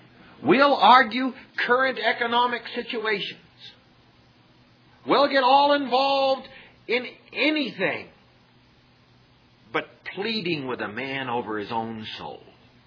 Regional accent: Maine, United States; also born or lived in Greenville, South Carolina; I underwent a little culture shock when I left Greenville, South Carolina. Now, I'm from Maine originally.

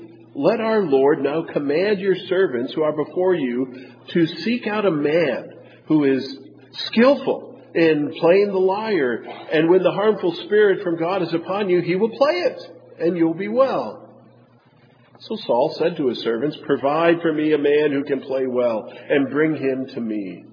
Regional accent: Wisconsin, United States; I used to live in Minnesota for a while. I grew up in Wisconsin

